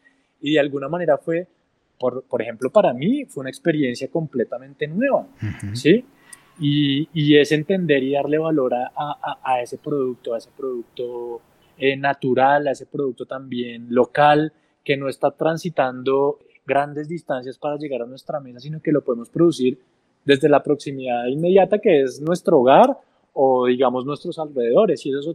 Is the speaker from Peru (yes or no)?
no; Colombia; lo que es, digamos, nuestra alimentación tradicional como colombianos